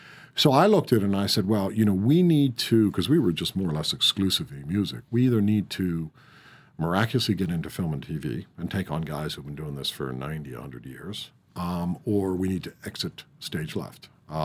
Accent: Ireland; Do I see myself as Irish? Yeah, I do. But I think I have to persuade people that I'm Irish because they listen to my accent and say, oh, really?

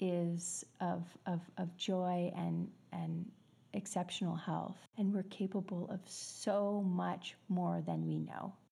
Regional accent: Canada; moved away as an adult; now in Costa Rica; I'm Canadian, and I've been living here in Costa Rica now for 10 years.

